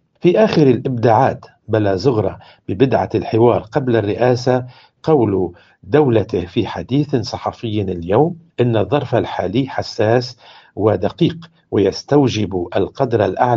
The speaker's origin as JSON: {"language": "Arabic", "country": "Lebanon"}